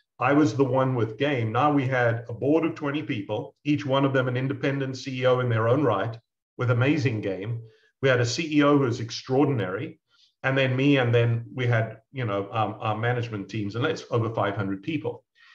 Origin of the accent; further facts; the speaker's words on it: South Africa; You hear by my accent, I'm not from around these parts. I'm South African of origin.